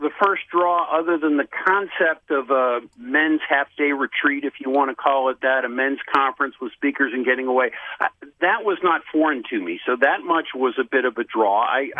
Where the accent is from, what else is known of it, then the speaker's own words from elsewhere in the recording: Erie, Pennsylvania, United States; And he is from my hometown, Erie, Pennsylvania.